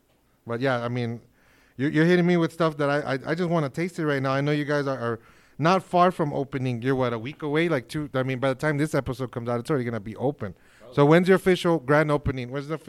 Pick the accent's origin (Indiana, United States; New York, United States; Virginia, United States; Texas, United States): Texas, United States; El Paso; you know we're from El Paso.